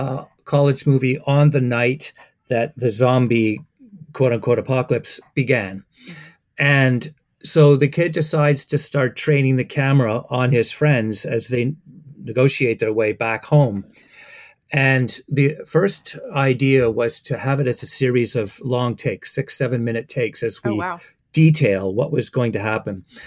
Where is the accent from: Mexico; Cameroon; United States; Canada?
Canada; I'm a Canadian.